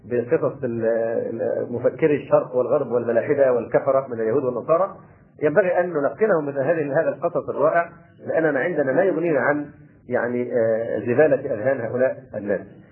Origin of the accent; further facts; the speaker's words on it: Egypt; وربما الأمر هنا عندنا في مصر أخف